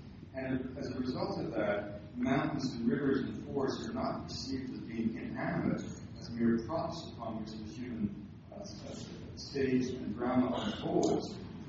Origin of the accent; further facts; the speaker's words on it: British Columbia, Canada; I was raised in British Columbia to believe our forests existed to be cut.